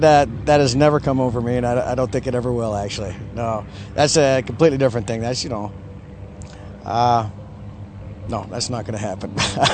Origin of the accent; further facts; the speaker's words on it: United States; also born or lived in Canada; he moved us down to the States at that time. So I grew up mostly in the States